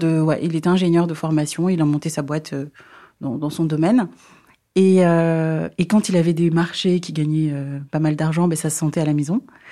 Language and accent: French; Moroni, Grande Comore, Comoros; born there; Alors, je suis née aux Comores, c'est des îles, dans l'océan Indien, près de Madagascar, île Maurice, La Réunion. Et je suis née dans la capitale, Moroni.